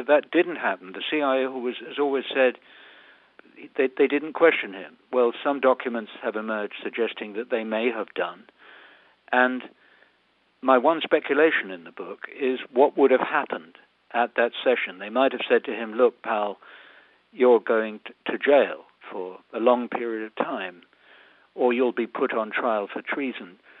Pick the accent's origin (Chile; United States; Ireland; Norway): Ireland; I won't hold it against you, but I am in fact Irish and not British, in spite of the accent.